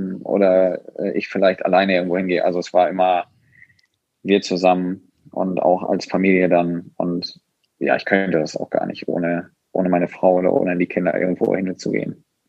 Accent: Schleswig-Holstein, Germany; Ich als Schleswig-Holsteiner und generell, wir sind aus dem Norden

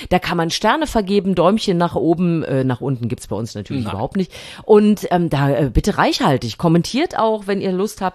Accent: Thuringia, Germany; Ich war in meiner alten Heimat Thüringen

